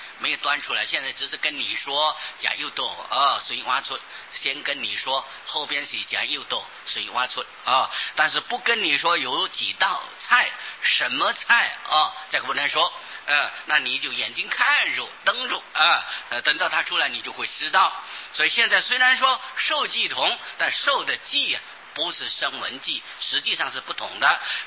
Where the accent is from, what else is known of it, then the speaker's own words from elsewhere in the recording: China; 我中国人喜欢简单了啊，所以文字不能太多。